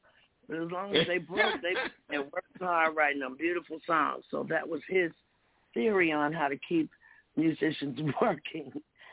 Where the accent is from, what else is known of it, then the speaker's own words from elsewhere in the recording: Cincinnati, Ohio, United States; I'm from there. You know … all the groups and King Records, all the groups from down there.